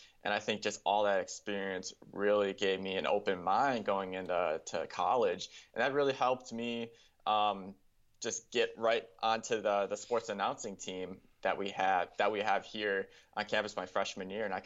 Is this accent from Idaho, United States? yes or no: no; Kenosha, Wisconsin, United States; born or raised there